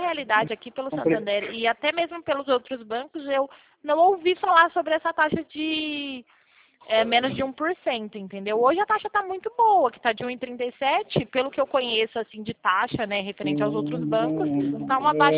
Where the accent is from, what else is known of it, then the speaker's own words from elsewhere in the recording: Pirassununga, São Paulo, Brazil; eu sou de Pirassununga.